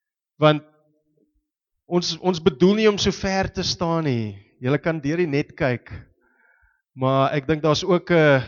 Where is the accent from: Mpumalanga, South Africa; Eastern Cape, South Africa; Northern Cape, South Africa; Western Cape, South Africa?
Western Cape, South Africa; Stellenbosch; ek het in Stellenbosch groot geword. Ek is gebore nou amper 40 jaar terug, in Julie maand is het 40 jaar terug wat ek gebore is, en ek het daar skool gegaan in Stellenbosch, Ek was in Paul Roos Gymnasium tot by matriek